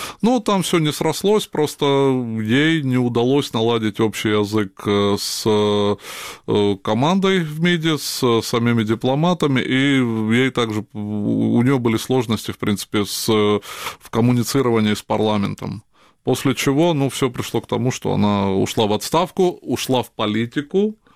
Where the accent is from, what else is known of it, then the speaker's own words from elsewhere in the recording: Tbilisi, Georgia; я сам, будучи родом из Грузии, я постоянно вот поддерживаю связи с родиной. Ну, будучи из Тбилиси, я часто там бываю.